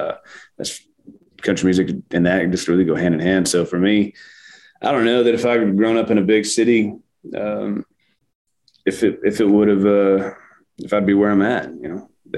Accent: Texas, United States; now in Tennessee, United States; So the Panhandle, which is where I'm from, isn't technically West Texas. It's the Panhandle, which is the most northern par

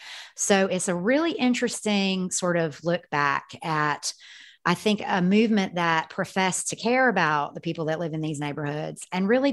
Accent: Atlanta, Georgia, United States; I come from Atlanta. So my high school, for example, was 51% Black.

